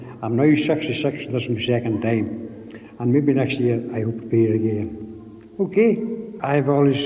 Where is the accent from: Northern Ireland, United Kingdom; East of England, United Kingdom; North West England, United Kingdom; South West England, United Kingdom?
Northern Ireland, United Kingdom; Draperstown; I'm from Drapers in County Derry, and I wait till I retired before I ventured up here.